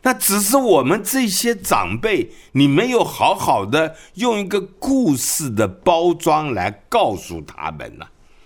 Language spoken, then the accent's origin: Chinese; Taiwan; born there; 我是外二代，我是台湾出生的外省第二代，那我的父母都是大陆上来的嘛